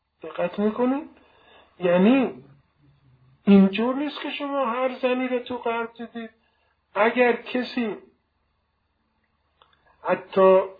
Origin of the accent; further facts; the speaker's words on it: Iran; ما ایرانی هستیم، نوروز عیدمون است.